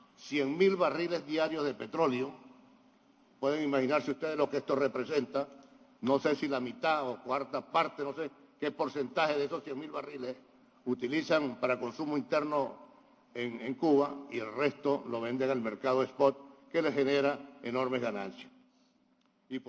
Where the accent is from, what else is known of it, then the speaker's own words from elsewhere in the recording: Venezuela; lo ocurrido en el día de ayer en Venezuela no va a impedir que el bravo pueblo venezolano logre en los próximos días la libertad y restituir la democracia en nuestro país